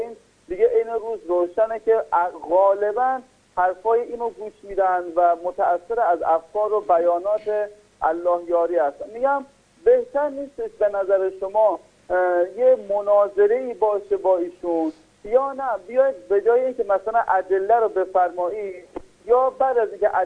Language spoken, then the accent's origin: Persian; Lahijan, Gilan, Iran; من از لاهیجانم